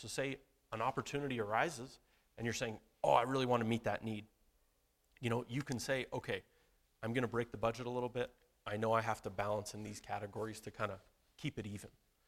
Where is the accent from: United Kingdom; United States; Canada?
Canada; So I'm from Canada.